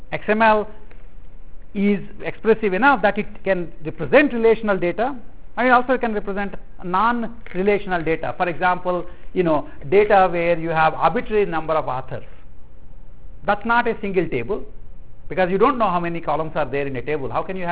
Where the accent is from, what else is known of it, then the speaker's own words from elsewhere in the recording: India; first language Telugu; English is a second language; when I first started speaking in English, I would actually generate sentences in my mother tongue, Telugu, and then convert it into English.